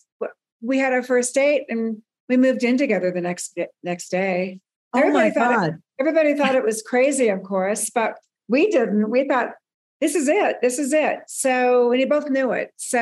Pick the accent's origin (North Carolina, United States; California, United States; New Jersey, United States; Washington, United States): California, United States; Burbank; I come from Burbank, California, which is a very working class.